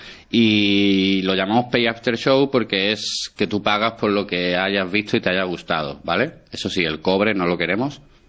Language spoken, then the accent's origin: Spanish; Andalusia, Spain; now in Alcoy, Spain; Soy un poco un andaluz muy raro